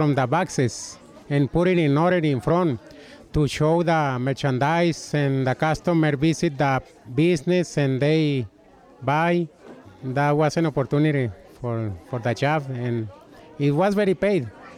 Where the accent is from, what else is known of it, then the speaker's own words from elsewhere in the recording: Sinaloa, Mexico; now in United States; I'm from Mexico, from Sinaloa State, and I've been here since 1990. and I have about 26 years living here.